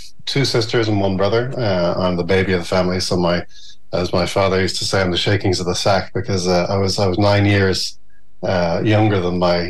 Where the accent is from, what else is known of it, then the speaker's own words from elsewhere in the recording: Dun Laoghaire, Leinster, Ireland; So I grew up in Dublin, in Dunleary